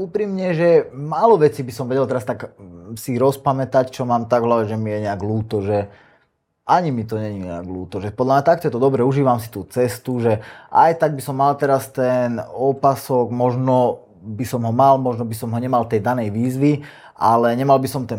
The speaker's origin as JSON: {"language": "Slovak", "town": "Nové Zámky", "region": "Nitra Region", "country": "Slovakia", "tie": "born or raised there", "said": "Narodil aj vyrastal som v Nových Zámkoch, áno."}